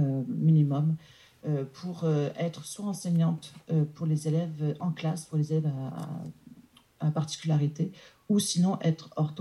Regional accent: France; born there; je suis née en France.

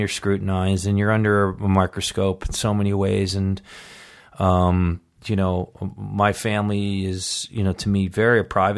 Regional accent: East Coast, United States; You know, like growing up in the East Coast, the winters, how tough it is.

